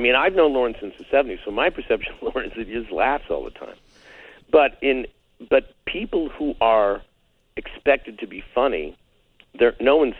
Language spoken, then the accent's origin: English; Hamilton, Ontario, Canada; I grew up in Hamilton.